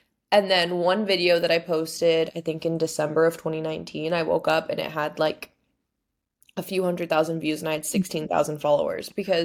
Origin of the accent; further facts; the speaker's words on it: Miami, Florida, United States; now in Austin, United States; I'm 24. I live in Austin, Texas, but I'm from Miami